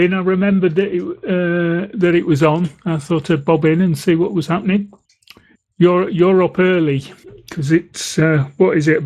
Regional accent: Blackpool, North West England, United Kingdom; I'm from Blackpool in the UK.

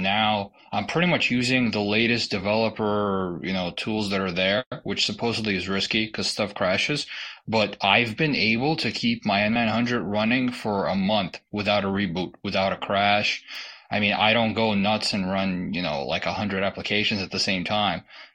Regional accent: Brooklyn, New York, United States; Well, I'm Brooklyn, New York.

